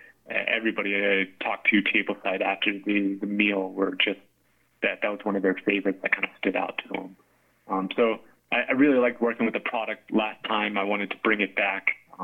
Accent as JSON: {"language": "English", "region": "Florida", "country": "United States", "tie": "born or raised there", "lives_now": "Breckenridge, United States", "said": "I got my start kind of more so over in Florida, you know, and I grew up in Florida."}